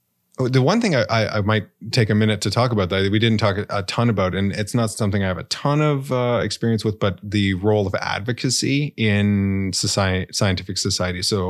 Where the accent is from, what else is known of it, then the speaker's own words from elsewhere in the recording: Canada; I mean, as a Canadian citizen, I can call him up.